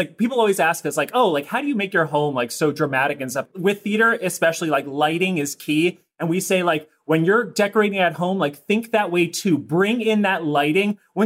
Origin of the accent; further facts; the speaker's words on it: Maryland, United States; born and raised right outside of D.C. in Maryland.